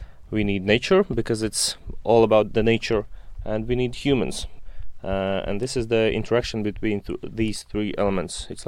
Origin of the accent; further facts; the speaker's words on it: Latvia; now in London, United Kingdom; I'm from Latvia, and we are doing a Latvian entry for